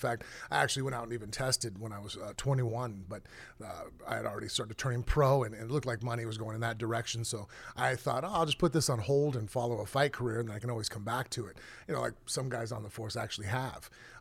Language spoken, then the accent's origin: English; Las Vegas, Nevada, United States; I'm basically a lifelong martial artist, born and raised in Las Vegas